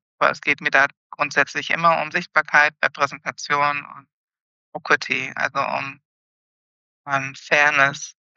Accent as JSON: {"language": "German", "country": "Germany", "tie": "born or raised there", "said": "in weder der Gesellschaft, in der ich hier lebe, noch in Deutschland, wo ich groß geworden bin und bis vor kurzem noch gelebt habe."}